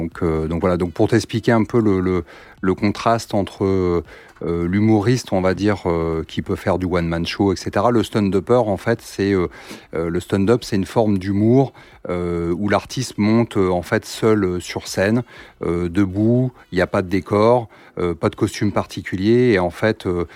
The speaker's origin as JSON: {"language": "French", "town": "Nevers", "region": "Bourgogne-Franche-Comté", "country": "France", "said": "moi je suis originaire de Nevers."}